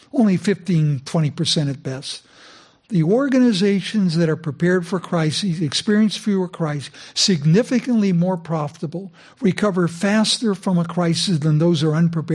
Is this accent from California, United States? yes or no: yes; San Francisco, California, United States; I was born and raised in San Francisco, grew up in a chronically poor family.